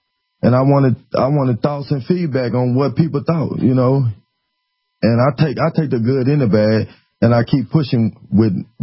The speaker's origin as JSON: {"language": "English", "town": "Little Rock", "region": "Arkansas", "country": "United States", "tie": "born or raised there", "said": "No, I was raised in Little Rock. I went to McClellan High School off God Springs in Little Rock."}